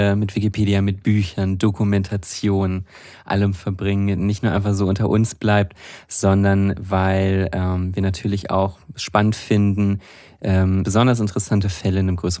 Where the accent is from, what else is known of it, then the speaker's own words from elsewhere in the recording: North Rhine-Westphalia, Germany; also born or lived in Enschede, Netherlands; Ich komme tatsächlich aus der Region dort, aus dem Münsterland, direkt an der deutsch-niederländischen Grenze.